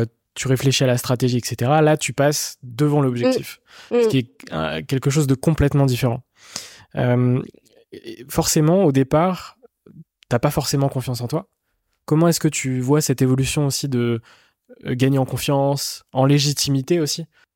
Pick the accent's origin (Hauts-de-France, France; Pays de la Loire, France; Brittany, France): Brittany, France; Rennes; Moi, je viens de Rennes, en Bretagne.